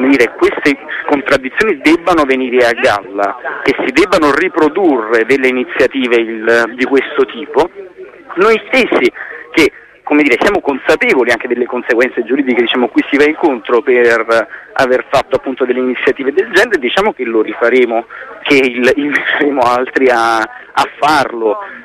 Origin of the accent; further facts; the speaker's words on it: Naples, Campania, Italy; io poi sono di Napoli